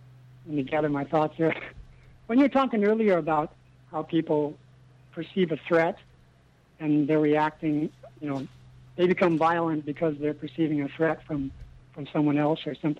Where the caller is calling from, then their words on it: Sacramento, California, United States; I'm calling from Sacramento.